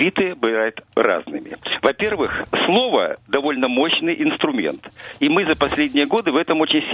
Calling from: Moscow, Russia

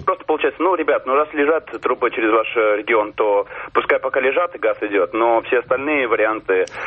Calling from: Moscow, Russia

